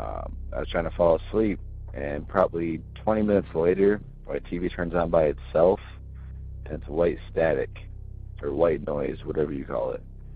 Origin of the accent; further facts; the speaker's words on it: Schoolcraft, Michigan, United States; also born or lived in Kalamazoo; I am from Schoolcraft, Michigan, and I listen to your show every day.